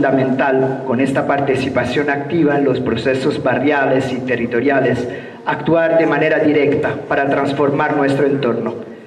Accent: Italy; Spanish is a second language; now in Mexico; como somos de origen italiano y vivimos y luchamos en México

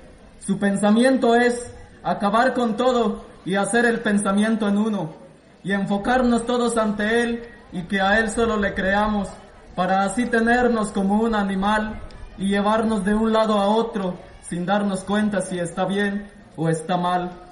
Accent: Mexico; vengo del pueblo de Israel, de la región Belén, municipio San Pedro de Michoacán.

